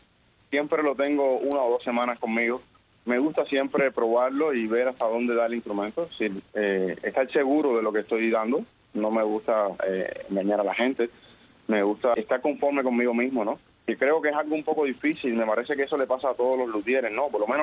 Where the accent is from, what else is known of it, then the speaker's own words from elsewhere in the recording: Cuba; now in Belize; Sí, mucha gente me reconoce como el cubano, sí.